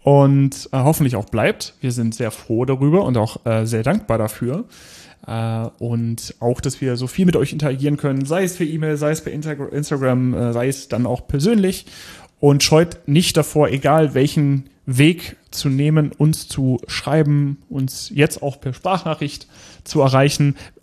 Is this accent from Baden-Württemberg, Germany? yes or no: no; Hanover, Lower Saxony, Germany; als Hannoveraner